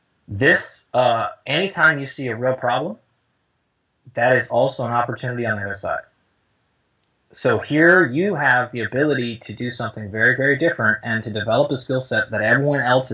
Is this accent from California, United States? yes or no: no; Seattle, Washington, United States; since I'm from Seattle, we'll pick the Seahawks.